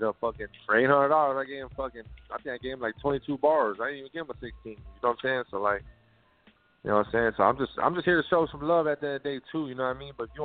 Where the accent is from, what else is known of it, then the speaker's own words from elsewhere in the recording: Corpus Christi, Texas, United States; I'm like, yeah, hell yeah, I'm from Corpus and shit.